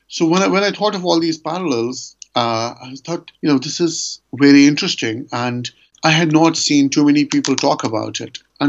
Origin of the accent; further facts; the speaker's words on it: Jammu and Kashmir, India; I grew up in India and in Kashmir. It's not very far from Turkey.